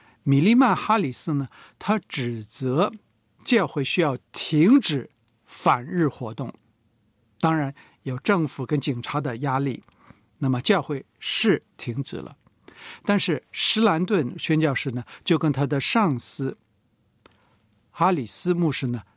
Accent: Seoul, South Korea; 汉城市首尔市的真洞我个人很熟悉，因为我是在那一区长大，读小学的时候呢每天都是要经过那里去读书。

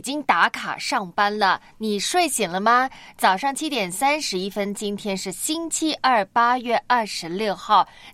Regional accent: Hong Kong; 我们香港那边叫毛孩啊

